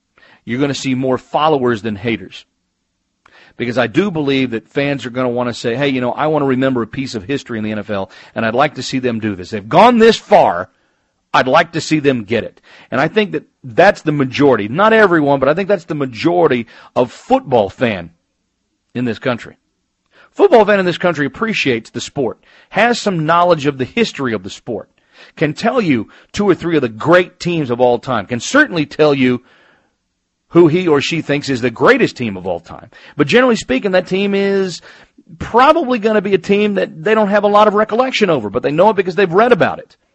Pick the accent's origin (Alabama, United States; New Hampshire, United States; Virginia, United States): New Hampshire, United States; I grew up in New Hampshire, and the Celtics were the best during the Bird years.